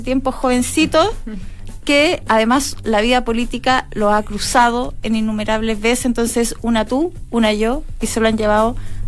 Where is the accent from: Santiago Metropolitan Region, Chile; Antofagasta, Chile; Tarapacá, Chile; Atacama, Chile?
Santiago Metropolitan Region, Chile; Providencia; Ponte tú, yo soy de Providencia, siempre le he sacado en Providencia.